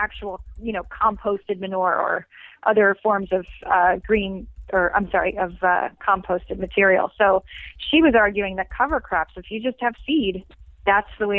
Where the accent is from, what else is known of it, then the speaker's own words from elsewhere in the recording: Philadelphia, Pennsylvania, United States; growing up in Pennsylvania, living in Philadelphia and right around Philadelphia when I was growing up